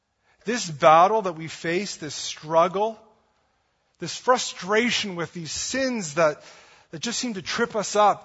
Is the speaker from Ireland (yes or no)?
no; Atlantic Canada, Canada; I'm from the East Coast. We don't have traffic jams, right?